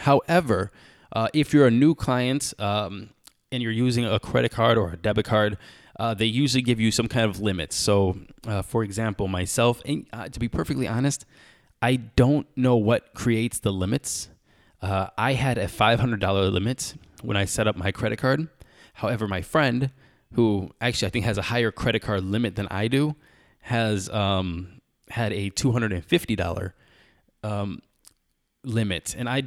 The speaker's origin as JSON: {"language": "English", "country": "United States", "said": "from an American point of view, I am American"}